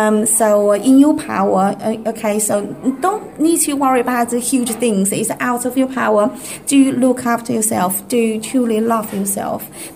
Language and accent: English; China; English is a second language; moved away as an adult; now in United Kingdom; Originally, I'm from China, but that was about 17 years ago.